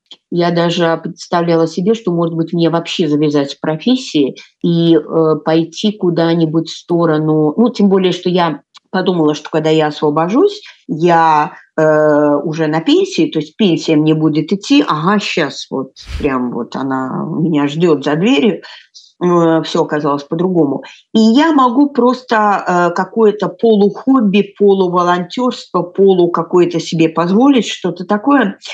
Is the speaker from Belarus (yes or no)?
yes; Belarus; литовского я не знаю, естественно, как любой, наверное, белорус, который не собирался, значит, оказаться в Литве.